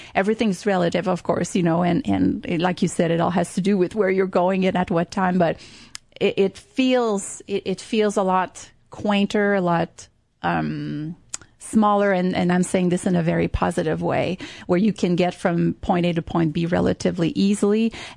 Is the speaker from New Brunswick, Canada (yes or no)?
no; Quebec, Canada; first language French; English is a second language; I'm French Canadian, so I am. That's my native tongue, and I grew up speaking French north of Montreal in the province of Quebec.